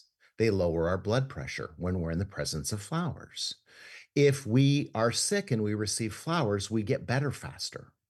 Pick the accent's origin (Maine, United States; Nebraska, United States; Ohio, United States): Nebraska, United States; Fremont; In Fremont, Nebraska.